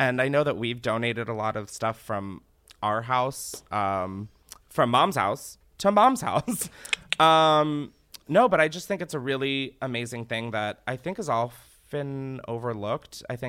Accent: Delaware, United States; If you don't know, I'm from Delaware. My mom raised me there.

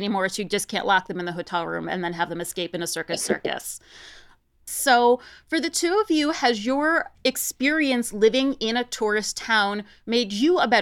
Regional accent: Ohio, United States; even Kentucky, which it joins with my home state of Ohio

